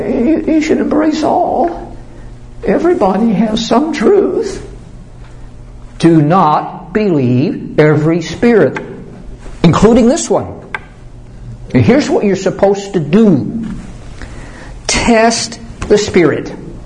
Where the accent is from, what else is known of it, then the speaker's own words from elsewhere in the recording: Missouri, United States; I'm from Missouri, folks. This is where we live.